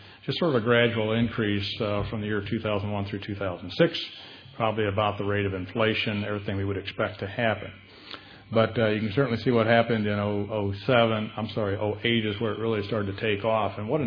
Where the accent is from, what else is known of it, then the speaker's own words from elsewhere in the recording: Illinois, United States; I am a farm boy. I grew up in Sangamon County. After college, I operated a farm, a 1,300-acre grain and cattle feeding operation in Menard County